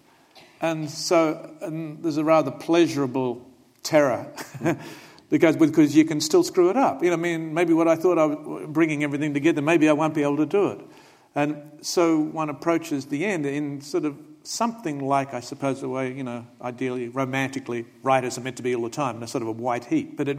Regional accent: Australia; now in New York City, United States; I feel very comfortable being in New York City, but I think I'm an Australian.

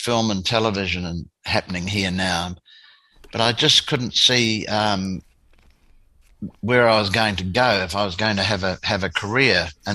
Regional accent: New Zealand; also born or lived in Australia; But no, I'm a Kiwi, born and bred, and loving living back here.

